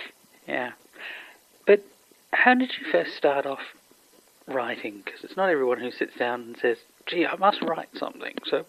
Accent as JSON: {"language": "English", "town": "Adelaide", "region": "South Australia", "country": "Australia", "lives_now": "China", "said": "No, I'm from Adelaide in Australia."}